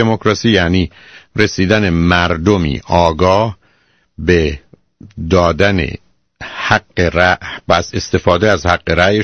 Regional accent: Iran; به عنوان یه ایرانی

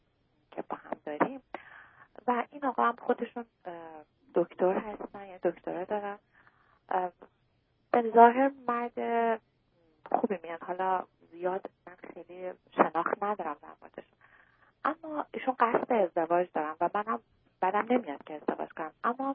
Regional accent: Iran; moved away as an adult; now in United States; من 2 سال هست که از ایران به امریکا آمدم و مدرن هستم. هنوز درست اینجا این فرهنگ اینجا رو زیاد یاد نگرفتم، یعنی نمیدونم. من خب الان 28

